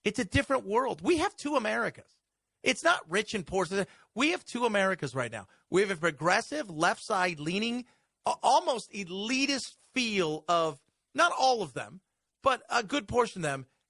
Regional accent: Los Angeles, California, United States; also born or lived in Sacramento / London / San Antonio / San Diego; I grew up in Los Angeles. I've lived in Sacramento. I lived in London. I lived in San Antonio. I lived in San Diego.

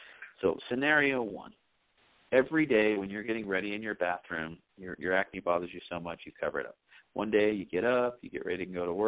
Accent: England, United Kingdom; I was raised in England. I'm going to the World Cup in Brazil as an England fan.

